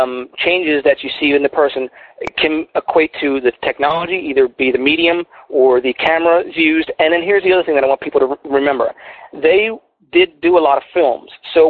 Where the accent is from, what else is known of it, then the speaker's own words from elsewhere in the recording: Philadelphia, Pennsylvania, United States; moved away; I'm originally from Philadelphia, so and I don't know if you can tell by my accent, but you know, I've been living in Texas for long enough where I've lost a lot of that accent.